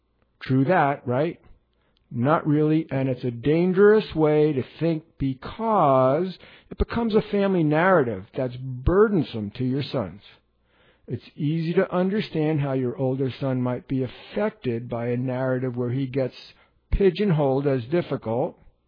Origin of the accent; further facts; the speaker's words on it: New Jersey, United States; I'm from New Jersey, so we stick R's in that don't belong there.